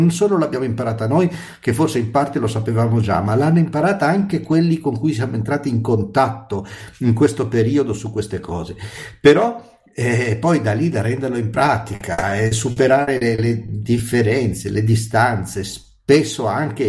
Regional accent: Lombardy, Italy; Io parlo, siamo a Milano, da Lombardo, una regione ricca, benestante, avviziata

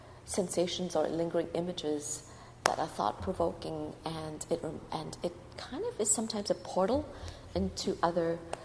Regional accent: Singapore; I'm from Singapore

